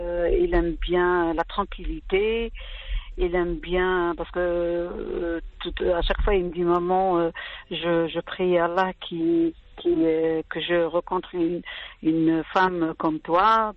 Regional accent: Algeria; Moi, je suis algérienne

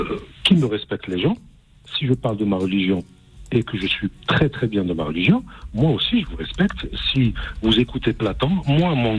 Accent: Algeria; born there; Mais moi, je suis né en Algérie. J'ai eu une éducation musulmane.

